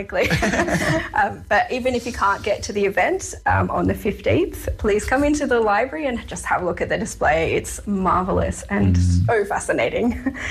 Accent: Australia; I'm claiming it because I'm Australian

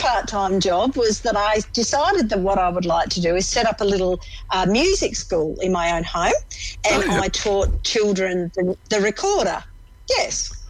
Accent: Adelaide, South Australia, Australia; moved away as an adult; also born or lived in London, England / New South Wales; now in Melbourne, Australia; I was born in England, in London. Mm-hmm. Migrated to Adelaide when I was about 7.

